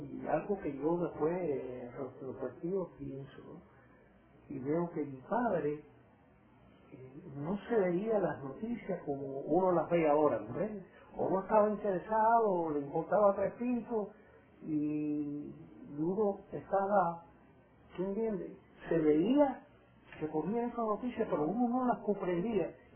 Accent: Santa Clara, Villa Clara, Cuba; moved away; yo soy de Santa Clara y fui a La Habana varias veces y demás

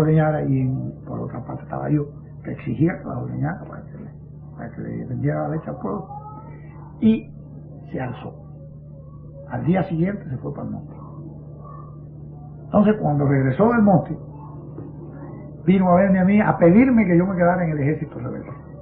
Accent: León, Camagüey, Cuba; vine para Camagüey, donde yo soy de León, la provincia de Camagüey, con mi familia.

